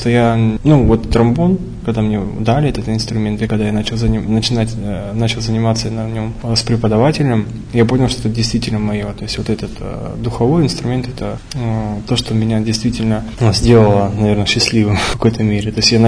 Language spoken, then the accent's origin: Russian; Rostov-on-Don, Rostov Oblast, Russia; Сам с родом с Ростова, получается, на юге. Родился я, в общем-то, в хорошей семье.